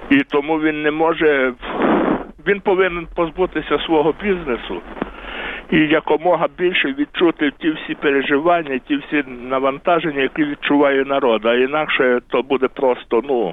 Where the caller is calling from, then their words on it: Khmelnytskyi, Khmelnytskyi Oblast, Ukraine; я з Хмельницька.